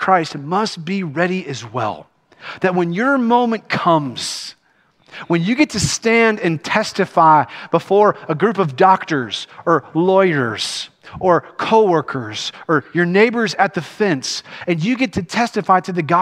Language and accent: English; Kentucky, United States; I'm a doofus. I'm from Kentucky. We can't count with our shoes on.